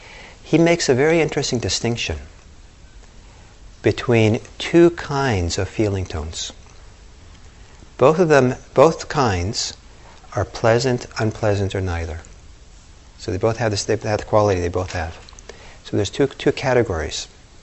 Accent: Italy; back to my childhood, when I was growing up in Italy, when I was about 11 or so

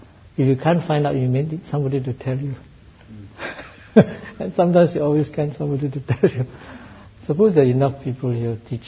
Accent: Malaysia; So I was brought up in the Malaysia, British education.

